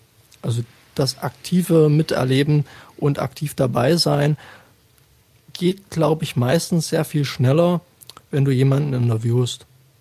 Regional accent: Thuringia, Germany; Ich komme aus Thüringen. Kulturstadt.

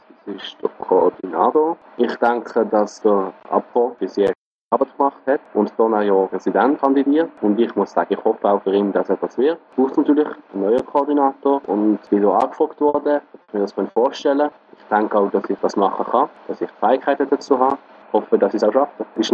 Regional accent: Jura, Switzerland; also born or lived in Basel-Landschaft; Ich komme ursprünglich von Basel-Land, bis zum Kindergarten gewesen. Nachher in Jura gezogen, da habe ich dort Primarschule und Tisch gemacht.

